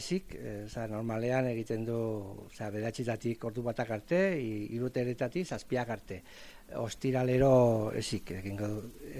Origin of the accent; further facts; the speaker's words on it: Oteiza, Navarre, Spain; now in Burlada, Spain; Nik ez ni Oteiza dela Solanakoa naiz. Baina, bueno, hemen dara maia 6 urtetik, orduan, ja, ia, burlatakoa.